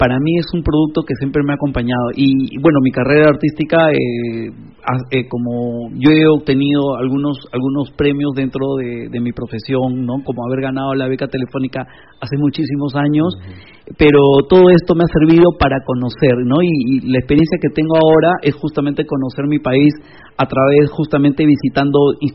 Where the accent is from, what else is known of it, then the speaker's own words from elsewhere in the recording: Lima, Peru; soy chiclayano, soy limeño, pero seguramente mi abuelo es chiclayano